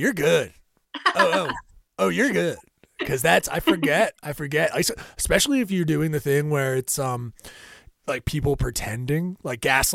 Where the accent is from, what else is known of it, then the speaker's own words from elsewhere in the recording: New Jersey, United States; I'm from Jersey. Love the Pine Barrens.